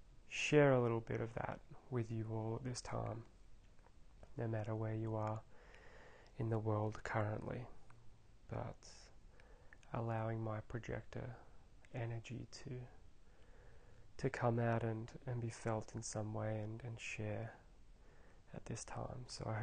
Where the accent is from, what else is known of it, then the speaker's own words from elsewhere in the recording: Australia; I'm from Australia